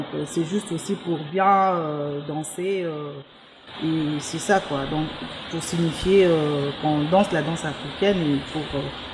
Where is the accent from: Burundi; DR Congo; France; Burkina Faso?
DR Congo; Kasaï; Parce que moi, je suis du Congo, mais précisément du Kasaï.